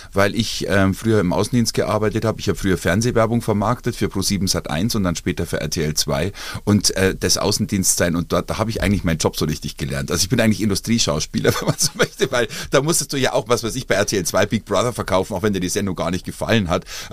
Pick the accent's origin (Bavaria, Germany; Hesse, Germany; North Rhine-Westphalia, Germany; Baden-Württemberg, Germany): Bavaria, Germany; born there; Und dann bin ich also mehr Franke, aber geboren in Oberbayern.